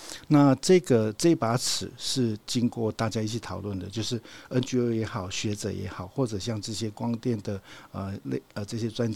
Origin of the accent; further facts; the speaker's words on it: southern Taiwan, Taiwan; 比如说我来自于南部嘛，中南部都是透天最多